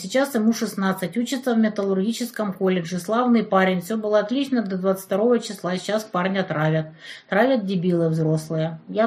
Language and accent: Russian; Turkmenistan; now in Russia; переехали в РФ в 2005-м из Туркменистана. Тыкали, кричали, понаехали. Вас никто не звал, местное население. В детстве в Туркмении кидали камнями, обзывали.